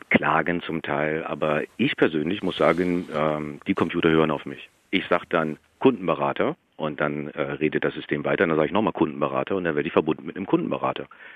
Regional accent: Düsseldorf, North Rhine-Westphalia, Germany; ich komme aus Düsseldorf

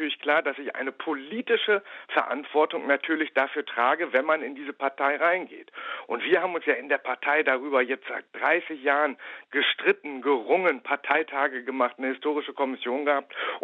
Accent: Osnabrück, Lower Saxony, Germany; born there; beim Fall der Mauer war ich 12 Jahre. Ich bin in Niedersachsen in Osnabrück geboren

